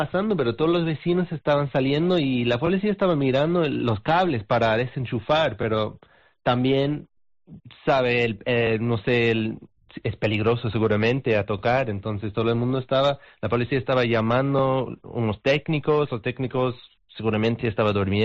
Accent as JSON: {"language": "Spanish", "country": "Ireland", "second_language": "Spanish", "said": "yo soy de Irlanda, pero aprendí español con mexicanos."}